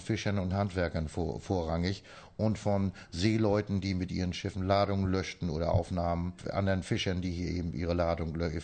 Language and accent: German; Lübeck, Schleswig-Holstein, Germany; also born or lived in Gdańsk / United Kingdom; Ich bin in Danzig geboren, in Lübeck zur Schule gegangen und bin ausgewandert nach Großbritannien 1971 und bin in 2004 wieder zurückgekehrt in das schöne Travemünde